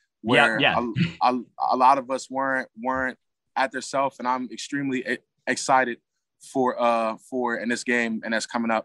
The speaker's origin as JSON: {"language": "English", "region": "New Jersey", "country": "United States", "said": "Like, oh, like you're from basically Philly. I'm from Jersey."}